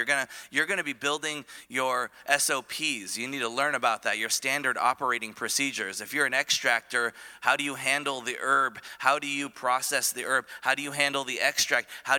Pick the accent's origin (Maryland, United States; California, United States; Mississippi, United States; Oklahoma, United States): California, United States; now in Oregon, United States; I'm originally from the Bay Area of California. I moved up to Oregon about 15 years ago, so feel pretty Oregonian at this point.